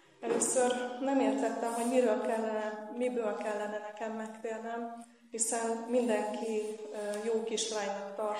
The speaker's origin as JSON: {"language": "Hungarian", "town": "Nagycserkesz", "region": "Szabolcs-Szatmár-Bereg", "country": "Hungary", "tie": "born or raised there", "said": "Nagycserkeszen nevelkedtem, 8 naposan kereszteltek meg."}